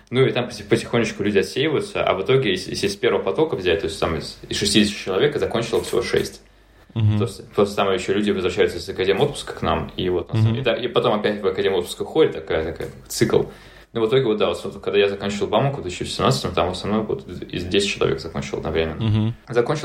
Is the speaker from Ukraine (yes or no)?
no; Moscow, Russia; moved away as an adult; now in Edinburgh, United Kingdom; я сам из Москвы, я учился в Бауманке на бакалавриате по направлению прикладная математика и теоретическая информатика.